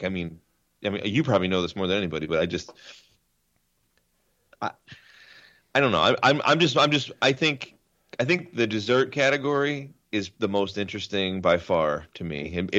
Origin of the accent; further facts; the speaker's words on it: Erie, Pennsylvania, United States; there's a place called like the House of Wings that I grew up near in Sarah, Pennsylvania